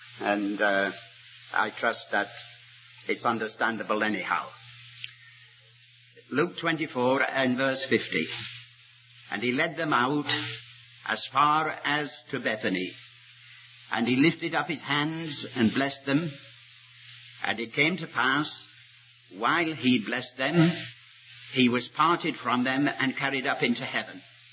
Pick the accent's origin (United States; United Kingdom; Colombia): United Kingdom; Yorkshire and the Humber; accent: Yorkshire; moved away; also born or lived in China / Sri Lanka; Originally, I suppose, I'm from Scottish stock, but my parents came over the border, so were brought up in Yorkshire, England. So I have a bit of a Yorkshire tongue, though I burr my R's a little bit to prove that I'm Scottish.